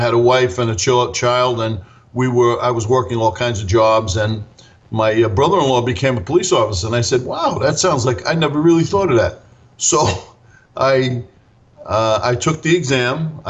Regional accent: Brooklyn, New York, United States; And I had known from growing up in Brooklyn, New York, that drugs were very prevalent.

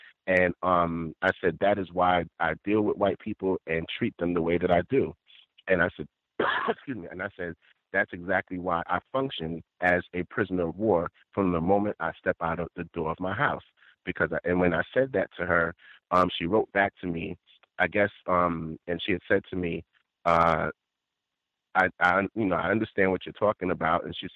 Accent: New York, United States; I'm from New York. I actually work in New York every day.

